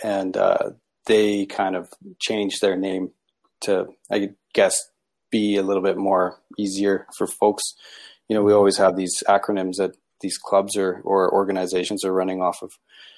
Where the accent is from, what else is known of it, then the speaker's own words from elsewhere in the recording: Calgary, Alberta, Canada; now in Canmore, Canada; So I live in Camore. I grew up in Calgary, and I've been, you know, working on the rivers around here for as long as I could work.